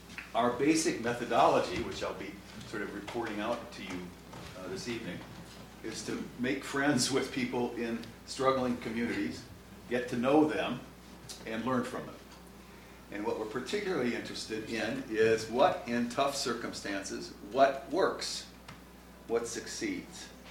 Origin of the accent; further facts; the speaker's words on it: Chicago, Illinois, United States; I come from Chicago.